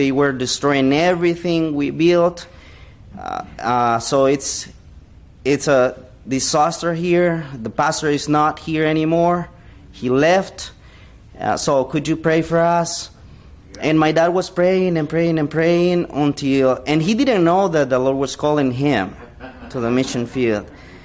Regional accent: Francisco Morazán, Honduras; first language Spanish; English is a second language; We are in Honduras. I grew up in the capital city in Honduras

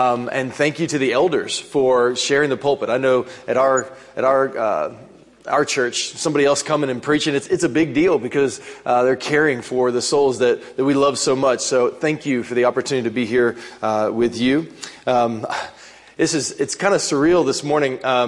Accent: West Virginia, United States; If you've never been there, I'm from West Virginia. I can say that.

